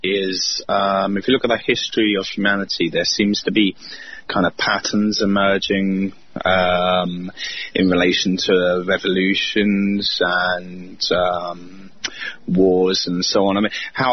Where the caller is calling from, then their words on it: London, United Kingdom; I'm calling from London.